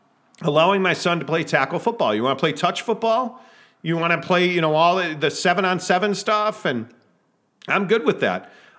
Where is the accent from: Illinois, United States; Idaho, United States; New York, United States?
Illinois, United States; Chicago; Dave Duerson, who I idolized as a kid growing up in Chicago